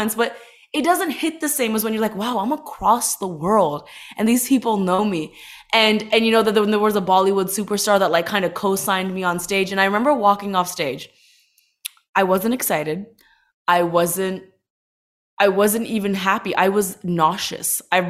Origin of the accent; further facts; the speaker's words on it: Toronto, Ontario, Canada; growing up in Toronto, being an Indian girl